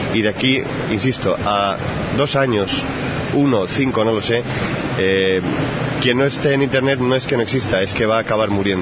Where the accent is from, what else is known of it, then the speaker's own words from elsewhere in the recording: Bilbao, Basque Country, Spain; Era una bilbainada porque yo soy de Bilbao también.